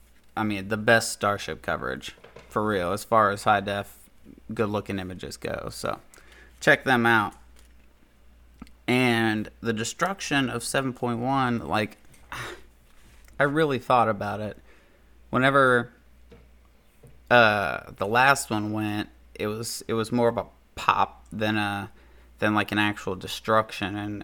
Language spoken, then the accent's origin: English; United States; I have absolutely no influence in Congress except for my rights as an American